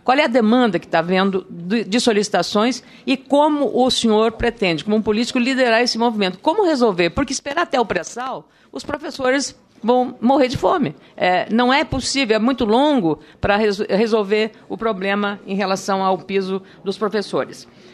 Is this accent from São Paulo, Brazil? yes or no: no; Rio Grande do Sul, Brazil; não só como gaúcha